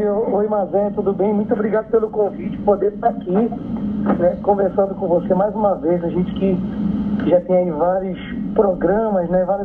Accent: Parintins, Amazonas, Brazil; Que a gente é de Parintins, então tem aquele sangue, né? Tem sangue indígena, né?

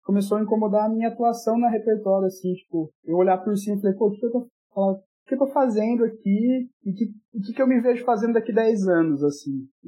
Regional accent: São Paulo, Brazil; now in Maringá, Brazil; sou designer, sou ilustrador. Estou atualmente em Maringá, no Paraná. Eu sou de São Paulo, mas vim pra cá em 2009 para começar design, onde eu fui estadual daqui de Maringá. E aqui eu fiquei.

